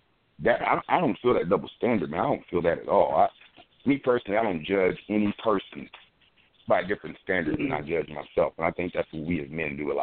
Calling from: Columbus, Ohio, United States; I'm calling from Columbus, Ohio.

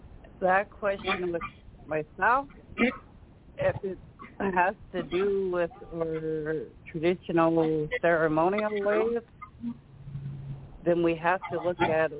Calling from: Montana, United States; I'm calling in from the Pawnee Nation Reservation here in Northwest Montana.

